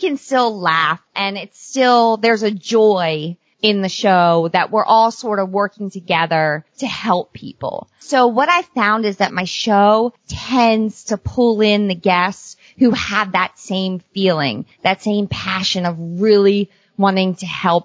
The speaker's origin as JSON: {"language": "English", "region": "Maryland", "country": "United States", "accent": "Maryland", "said": "nobody wants to listen to my Maryland accent."}